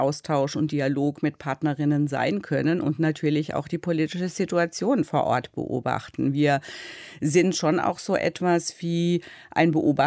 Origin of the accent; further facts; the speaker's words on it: Baden-Württemberg, Germany; Ich bin ein Landei, bin auf dem Dorf aufgewachsen, bin dann mit 10 aufs Gymnasium.